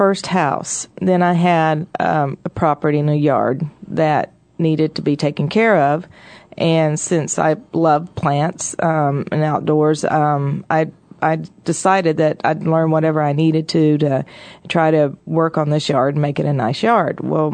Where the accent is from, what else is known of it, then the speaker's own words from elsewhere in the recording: Tennessee, United States; I grew up in Tennessee at the foothills of the Smoky Mountains, and so that's a very big part of me.